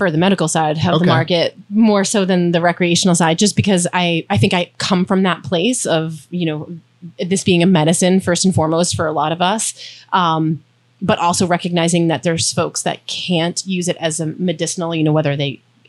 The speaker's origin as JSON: {"language": "English", "region": "Massachusetts", "country": "United States", "said": "I'm from the South Shore, so I'm an ocean level girl, right?"}